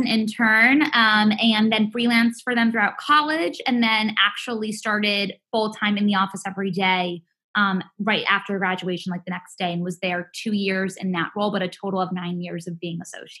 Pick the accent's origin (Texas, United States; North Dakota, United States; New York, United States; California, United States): New York, United States; New York City; So I grew up born and raised in New York City